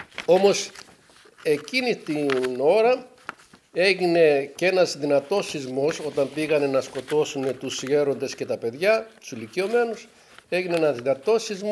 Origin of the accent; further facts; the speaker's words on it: Mikropoli, Eastern Macedonia and Thrace, Greece; Είμαι από τη Μικρόπολη, ένα πολύ όμορφο χωριό στους πρόποδες του Μενίκιου, εκεί όπου συναντιέται το Μενίκιο με το όρος Φαλακρό, που χωρίζει το όρος Φαλακρό από το Μενίκιο. Ένα γραφικό χωριό, πανέμορφο.